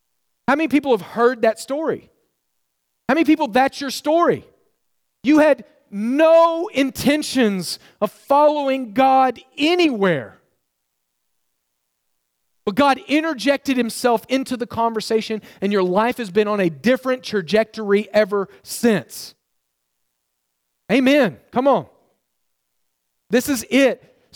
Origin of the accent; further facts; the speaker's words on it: Oklahoma, United States; I grew up on Lake Texoma, we won a war against Texas and took it in Oklahoma.